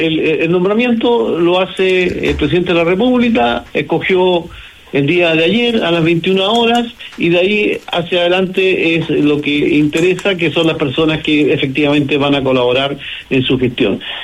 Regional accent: Los Lagos, Chile; he recibido muchos mensajes de la gente de mi tierra natal que se siente contenta, se siente feliz que uno de los suyos tenga un cargo de tan alta investidura

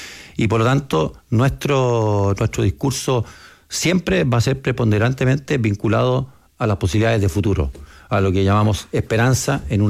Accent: Chile; lo que yo espero que predomine en nuestra vocación como chilenos

